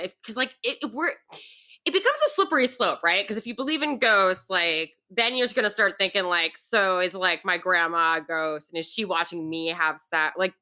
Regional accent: New York City, New York, United States; I grew up in New York City. I went to the movies, but we're not a car culture, you know?

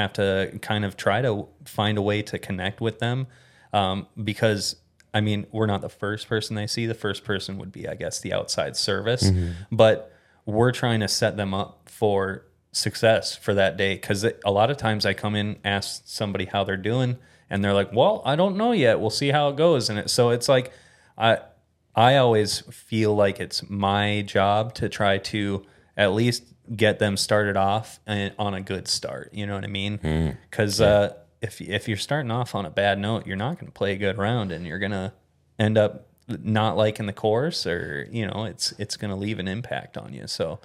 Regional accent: Minnesota, United States; can connect with a lot of those seasonal golfers that are coming in from different places because I'm not from Arizona originally.

